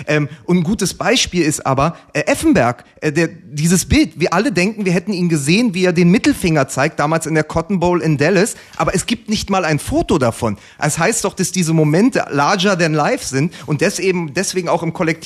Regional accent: Berlin, Germany; für mich als Berliner, als West-Berliner, als Hertha-Fan

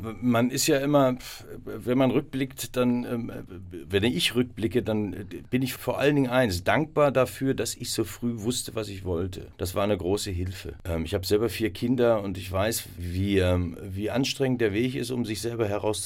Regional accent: North Rhine-Westphalia, Germany; Ich komme aus dem Ruhrgebiet, das kommt noch dazu.

